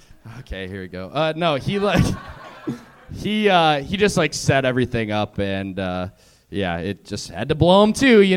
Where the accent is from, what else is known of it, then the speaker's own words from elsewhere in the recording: Minnesota, United States; now in Los Angeles, United States; Minnesota.